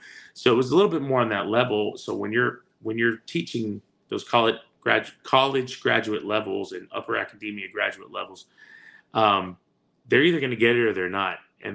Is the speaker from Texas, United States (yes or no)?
yes; Corpus Christi, Texas, United States; also born or lived in Laredo; I did actually get born and raised in Corpus Christi. My father was a railway worker, so we kind of moved back and forth to Laredo a lot.